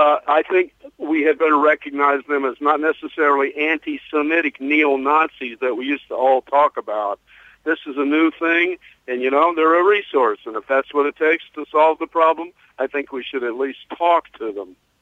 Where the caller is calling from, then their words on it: Kansas, United States; in Kansas.